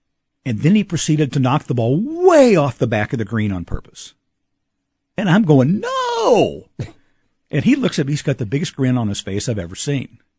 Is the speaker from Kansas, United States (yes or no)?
yes; Kansas City, Kansas, United States; when I was growing up in the Kansas City, Kansas schools